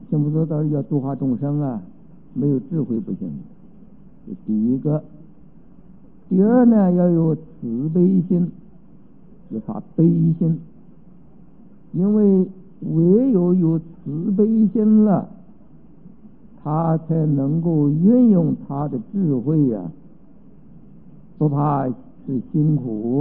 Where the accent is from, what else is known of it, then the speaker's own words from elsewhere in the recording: China; 我们中国人讲叫圣人贤人嘛